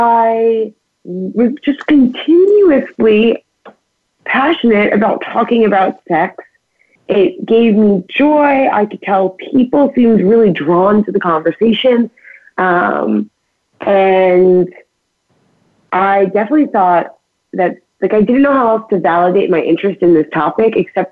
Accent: New York, United States; And I'm from New York, so I'm from a pretty like liberal upbringing.

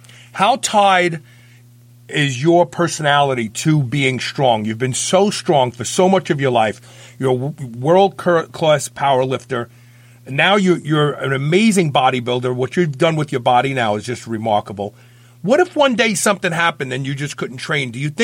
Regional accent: Brooklyn, New York, United States; I grew up where I grew up in Brooklyn.

